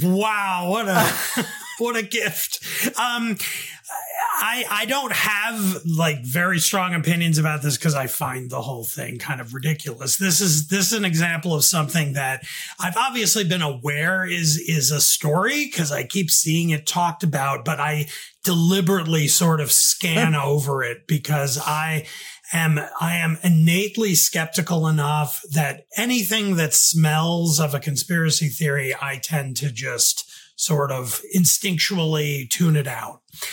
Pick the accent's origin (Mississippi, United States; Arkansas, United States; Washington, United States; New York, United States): New York, United States; I mean, I'm from the New York area originally